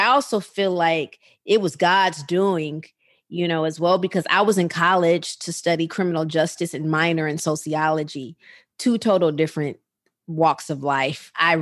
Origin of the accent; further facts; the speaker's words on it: Rockford, Illinois, United States; Listen, I'm a girl from Rockford, Illinois, who believe I've been assigned to inspire and empower and make impact